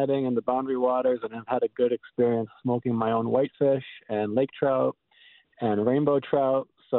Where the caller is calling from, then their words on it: Duluth, Minnesota, United States; I'm calling from Duluth.